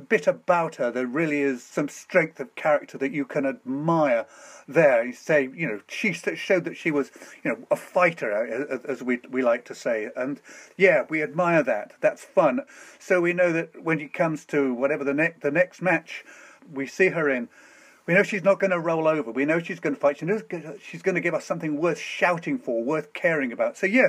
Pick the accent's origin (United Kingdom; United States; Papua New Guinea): United Kingdom; because we're British, we're only tennis fans for a fortnight every year.